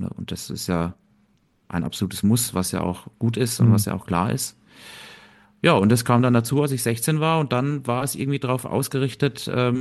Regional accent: Bürgstadt, Bavaria, Germany; also einer der beiden aus dem kleinen Kaff Bürgstadt, wo ich herkomme, gibt's ja 2

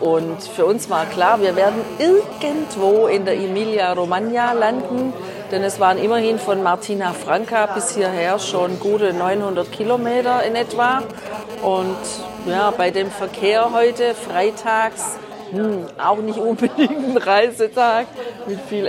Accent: Germany; das ist ja nicht anders wie bei uns daheim in Deutschland

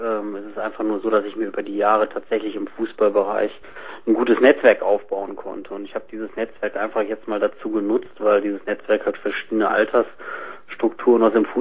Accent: Mülheim an der Ruhr, North Rhine-Westphalia, Germany; Das war ein regionaler Bezug hier in Mülheim an der Ruhr, meiner Heimatstadt.

